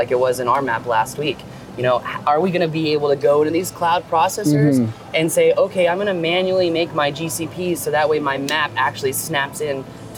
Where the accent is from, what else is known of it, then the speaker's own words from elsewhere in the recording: India; I am Indian.